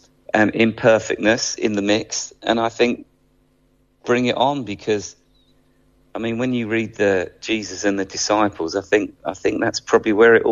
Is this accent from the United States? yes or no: no; England, United Kingdom; You know, I'm an English guy and I'm coming for a week and I will pour everything I've got into that.